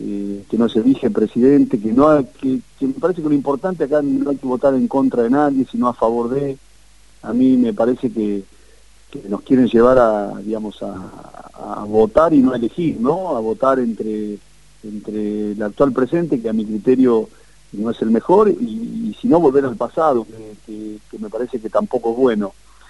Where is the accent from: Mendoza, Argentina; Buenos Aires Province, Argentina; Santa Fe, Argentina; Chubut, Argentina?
Buenos Aires Province, Argentina; Chivilcoy; Yo soy de una ciudad parecida a la de ustedes, digamos, soy de Chivilcoy